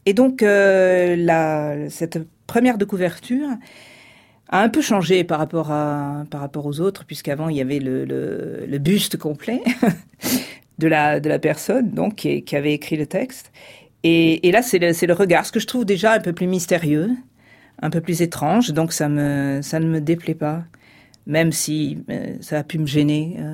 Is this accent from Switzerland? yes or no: no; Marseille, Provence-Alpes-Côte d'Azur, France; le côté très tranchant puisque moi je viens de Marseille.